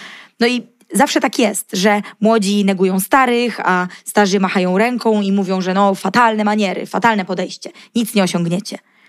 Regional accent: Kraków, Lesser Poland, Poland; Jestem z Krakowa, więc no tutaj nie mogę

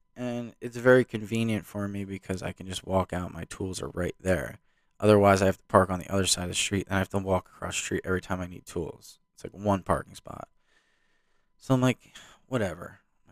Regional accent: New Jersey, United States; I'm from New Jersey, I don't care.

